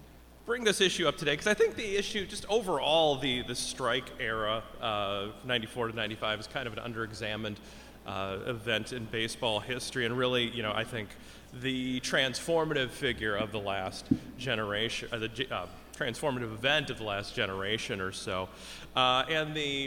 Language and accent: English; Milwaukee, Wisconsin, United States; I'm from Milwaukee, from the Ken Keltner chapter